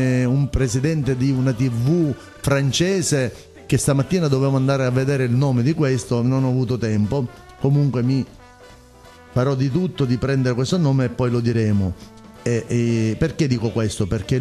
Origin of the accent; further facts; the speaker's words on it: Sicily, Italy; da buon cavaliere, da buon siciliano mi sono tolto la giacca.